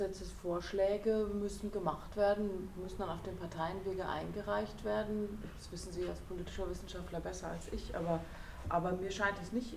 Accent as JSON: {"language": "German", "country": "Germany", "also_born_or_lived": "Switzerland", "said": "Ich habe als Deutsche in der Schweiz gelebt und hatte dort gar keine partizipatorischen Rechte, obwohl ich dort voll gearbeitet habe und voll Steuern gezahlt habe."}